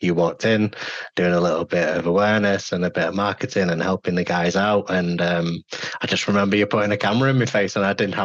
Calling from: Warrington, North West England, United Kingdom; Sunny Warrington, although it never is sunny this day and age.

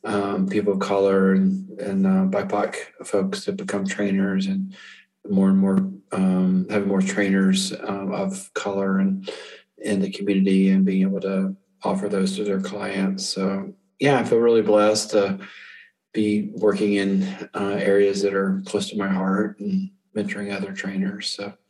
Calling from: Asheville, North Carolina, United States; Yeah, I'm joining you from Asheville, North Carolina. I live in the beautiful Smoky Mountains here. I've been here probably about 8 years.

